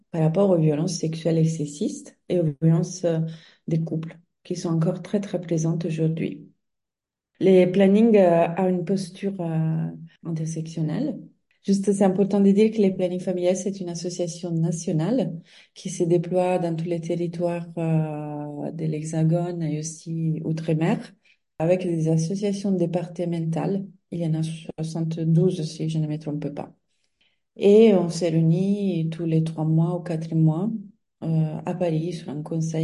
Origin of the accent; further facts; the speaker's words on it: Italy; accent: Italian; French is a second language; now in France; je pense qu'on entend bien que je suis italienne ou qu'il y a un accent quelque part.